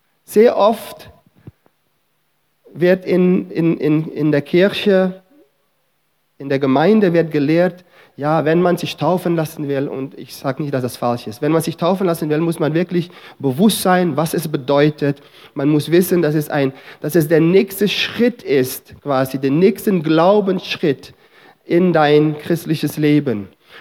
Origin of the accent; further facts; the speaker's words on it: Suriname; ich bin in Suriname in ein Gebiet aufgewachsen, wo es eine muslimische Gemeinschaft gab.